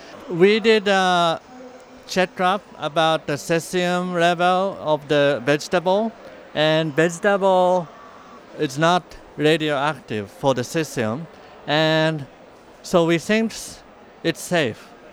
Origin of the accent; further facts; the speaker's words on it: Iwaki, Fukushima, Japan; born there; English is a second language; I was born in Iwaki City, Fukushima, Japan, in famous for nuclear disaster.